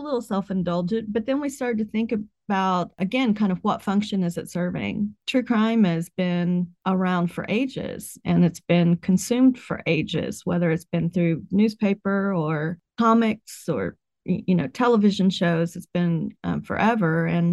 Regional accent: West Virginia, United States; Now it does. I grew up in West Virginia and so the opioid epidemic, but not while I was growing up. No.

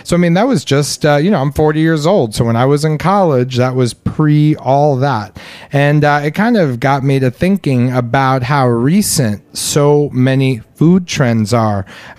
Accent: New York City, New York, United States; growing up in New York City, Eli Zabar was the first guy to give us good fresh bread.

